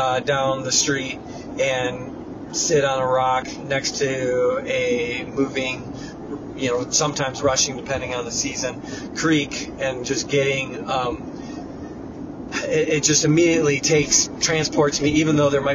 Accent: Michigan, United States; As I grew up in Michigan, and Michigan's full of natural parks and lakes and beaches

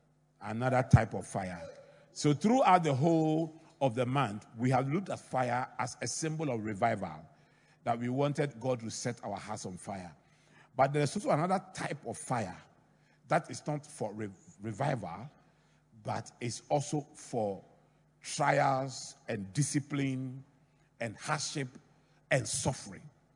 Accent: Accra, Greater Accra, Ghana; So I grew up in Adabraka. I was raised by a Methodist priest and a former teacher, an old Ekapin man who had too many laws.

